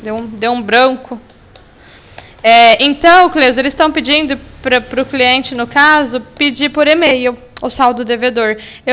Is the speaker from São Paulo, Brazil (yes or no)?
yes; Ribeirão Preto, São Paulo, Brazil; Eu sou daqui de Ribeirão.